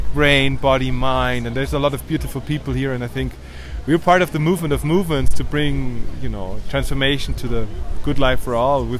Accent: Vienna, Austria; English is a second language; I'm from Vienna, and my profession is an ecological macroeconomist

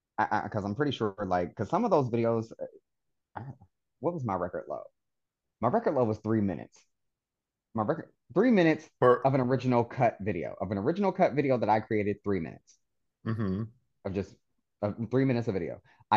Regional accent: Ohio, United States; Even in my hometown, which is in Ohio, the Gunner scene is not actually good there either.

